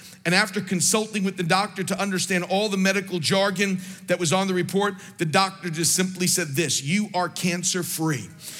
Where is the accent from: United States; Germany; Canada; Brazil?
Brazil; English is a second language; I come all the way from Brazil and the sound goes out.